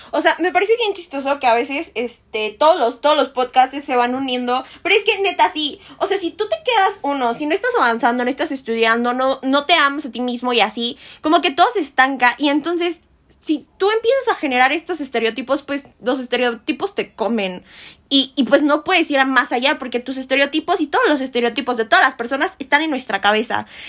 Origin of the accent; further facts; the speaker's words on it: Mexico; o sea, como mexicanos la odiamos